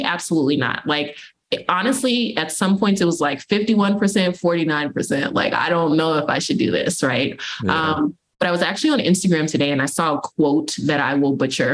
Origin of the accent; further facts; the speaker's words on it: Dallas, Texas, United States; I was born and raised in the Methodist Church here in Dallas. I'm actually originally from Dallas and I'm back in Dallas now.